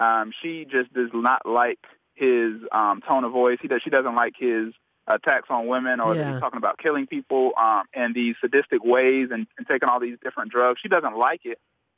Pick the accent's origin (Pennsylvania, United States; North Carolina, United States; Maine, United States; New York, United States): North Carolina, United States; Charlotte; Now, as an 11 or 12-year-old black kid, I'm from Charlotte, North Carolina. I went to a mixed high school